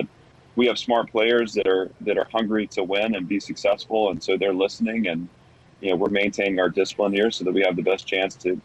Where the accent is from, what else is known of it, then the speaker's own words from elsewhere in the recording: Tennessee, United States; I'm coaching at my alma mater in my hometown. You know, Paul, my goal is to be at Vanderbilt for a long time.